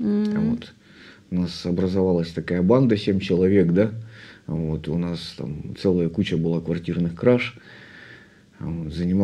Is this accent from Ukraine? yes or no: no; Irkutsk, Irkutsk Oblast, Russia; Я родом с города Иркутска.